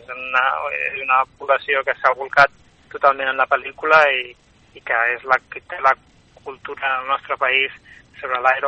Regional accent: Barcelona, Catalonia, Spain; com que jo soc de Barcelona, la meva gent és de Barcelona

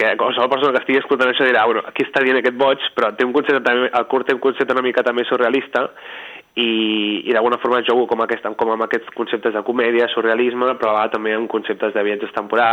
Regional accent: Calella, Catalonia, Spain; soc de Calella de la Costa, que Calella de Palafrugell també té costa, però Calella és millor perquè Calella és com una semiciutat

